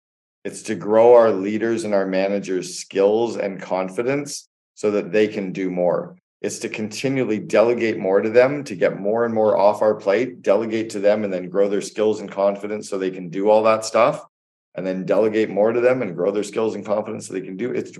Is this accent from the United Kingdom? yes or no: no; Canada; also born or lived in United States; I'm Canadian. I was living and working in the United States for 8 years.